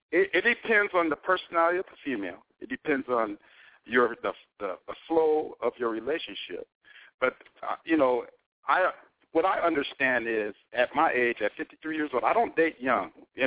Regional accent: San Diego, California, United States; I'm from San Diego.

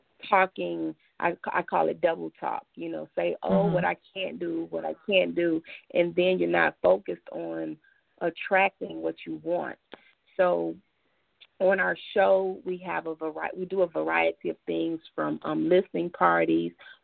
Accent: Detroit, Michigan, United States; I am originally from Detroit, grew up, raised, went to school there

